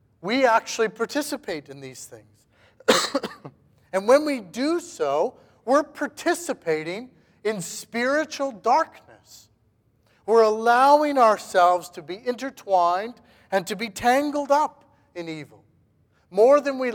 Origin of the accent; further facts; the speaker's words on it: Saskatchewan, Canada; I grew up in Saskatchewan, and so we had a lot of, you know, dirt roads.